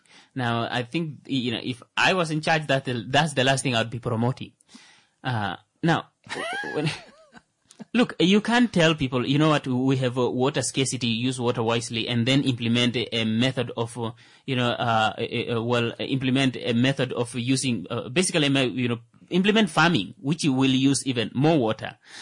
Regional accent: Kavango, Namibia; It's a good thing I'm from Kavango.

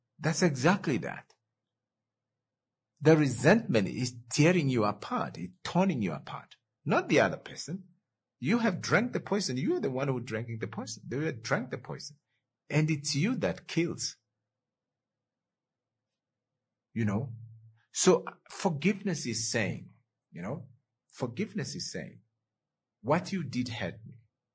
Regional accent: Ongwediva, Oshana, Namibia; And I know a young man in Ongwediva, that's my hometown, who failed actually grade 12 twice.

